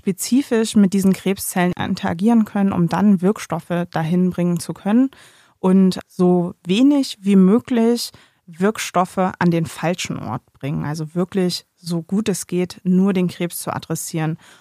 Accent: Delmenhorst, Lower Saxony, Germany; Ursprünglich komme ich ganz hoch aus dem Norden von hier aus gesehen. Ich komme aus Delmenhorst, das ist eine kleine Stadt in der Nähe von Bremen. Bin dort aufgewachsen und habe dann an der Uni in Oldenburg gleich um die Ecke studiert

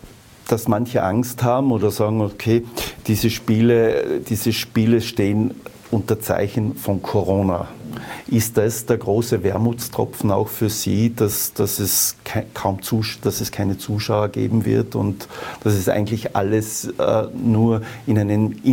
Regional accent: Tyrol, Austria; für uns natürlich als Tiroler ist es natürlich der schönste Platz der Welt.

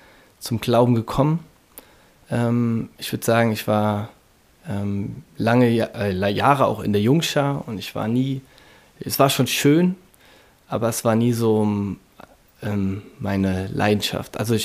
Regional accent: Roxheim, Rhineland-Palatinate, Germany; Ich bin aufgewachsen in Roxheim, das ist in der Nähe von Bad Kreuznach bei Mainz, eine nahe Weinregion.

